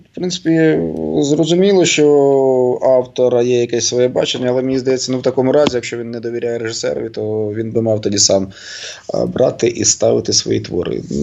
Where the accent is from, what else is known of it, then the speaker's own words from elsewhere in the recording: Donbas, Ukraine; всі слідкуємо за подіями на Донбасі, а для мене це ще моя мала батьківщина